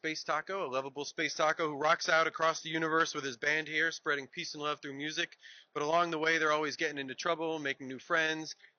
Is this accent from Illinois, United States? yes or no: no; Stratford, Connecticut, United States; also born or lived in Bridgeport; now in Killingworth, United States; We live in Killingworth now, but he was born in New Haven, Hamden. I'm from Stratford. Okay. I was born in Bridgeport.